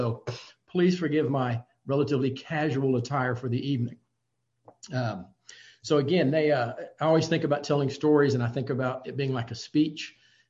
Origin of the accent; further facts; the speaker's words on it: Jacksonville, Florida, United States; born there; I was born in Jacksonville, Florida. I come from a family of six.